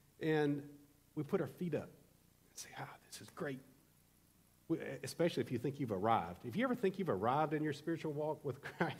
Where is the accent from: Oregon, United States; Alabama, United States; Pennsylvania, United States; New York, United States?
Alabama, United States; We have a lot of weird sayings in this deep south. I came from Alabama.